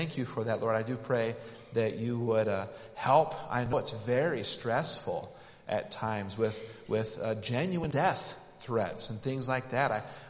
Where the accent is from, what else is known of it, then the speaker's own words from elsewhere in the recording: Utah, United States; And I grew up in Utah, and my best friend, in a small Christian school, there wasn't a whole lot of people my age.